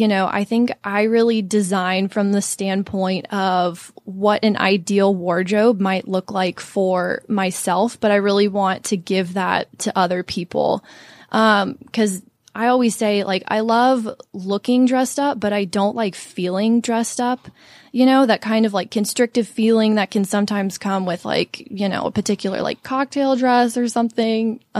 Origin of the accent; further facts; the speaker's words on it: Atlanta, Georgia, United States; And I grew up here in Atlanta, not too far from where we are today.